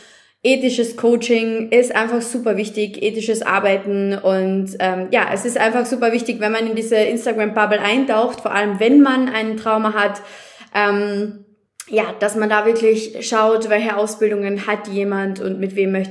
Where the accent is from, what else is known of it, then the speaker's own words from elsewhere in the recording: Austria; Genau so ist es bei uns in Österreich auch.